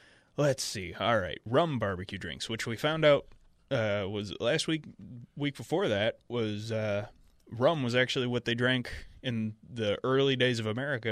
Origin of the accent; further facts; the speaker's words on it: United States; It's like, I'm an American.